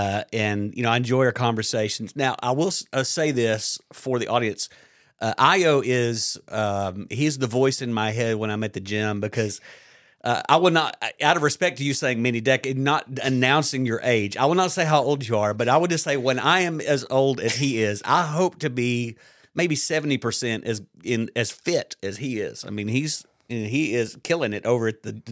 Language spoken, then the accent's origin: English; the South, United States; I'm from the South here in the U.S., right?